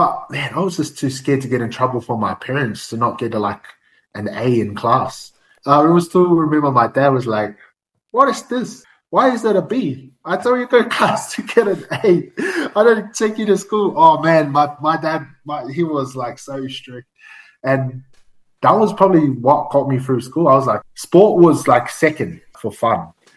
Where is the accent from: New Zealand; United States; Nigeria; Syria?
New Zealand; Naenae, Wellington; Man, I was born in Wellington. So I'm from a place called Nainai. And so it's like the Mount Drua of Lower Hutt from where I'm from.